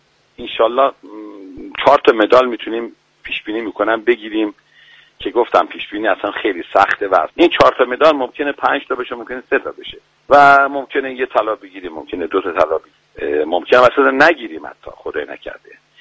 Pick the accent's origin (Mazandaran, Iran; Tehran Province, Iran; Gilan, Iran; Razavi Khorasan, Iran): Razavi Khorasan, Iran; Mashhad; ما مشهدی هستیم، یه ارادتی خاصی با آقای امام‌رضا داریم.